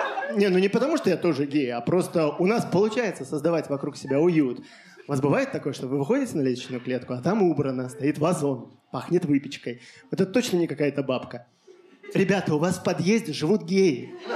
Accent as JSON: {"language": "Russian", "country": "Belarus", "tie": "born or raised there", "lives_now": "Russia", "said": "я родился и вырос в Беларуси, а сейчас я живу в России."}